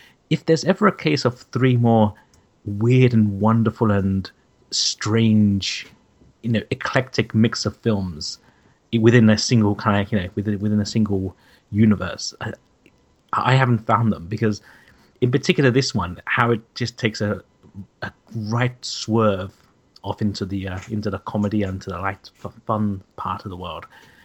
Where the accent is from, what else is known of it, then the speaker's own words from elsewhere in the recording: London, United Kingdom; from London.